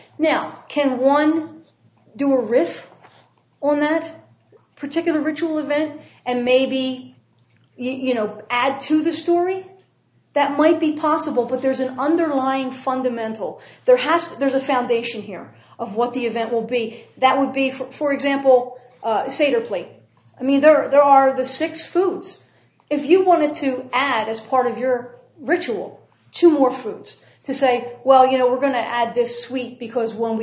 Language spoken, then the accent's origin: English; Philadelphia, Pennsylvania, United States; I'm from Philadelphia. You go out to Independence Hall, you roll out the Declaration of Independence, and you recite it.